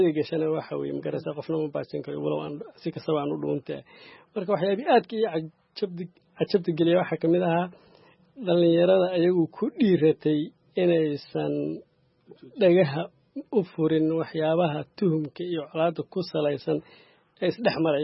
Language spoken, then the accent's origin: Somali; Caabudwaaq, Galguduud, Somalia; born there; magaalada degmada Caawud Waaq oo magaalada aan ku dhalanay